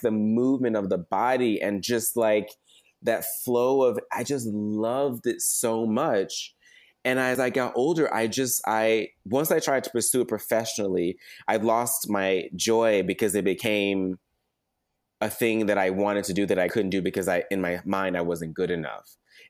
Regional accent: the South, United States; being a Black boy growing up in the South, you know, like you're supposed to be a man and girls dance and don't be feminine.

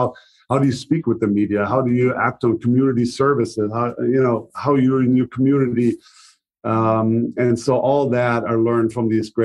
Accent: Germany; now in Dallas, United States; actually Ross Perot flew in to Germany, to my hometown, to come for a press conference.

